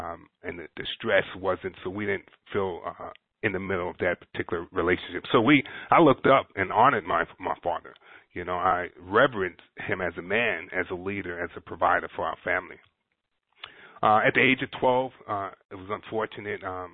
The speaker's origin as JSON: {"language": "English", "town": "Brooklyn", "region": "New York", "country": "United States", "tie": "born or raised there", "said": "I was actually born and raised in Brooklyn, New York, Bedford-Stuyvesant, Brooklyn. We were born into poverty"}